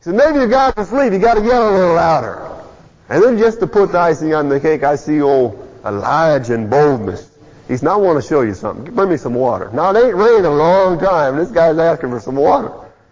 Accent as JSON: {"language": "English", "region": "Michigan", "country": "United States", "said": "Now, I'm from Michigan. And I never fished on Lake Michigan or Lake Erie. All my fishing was done in little lakes."}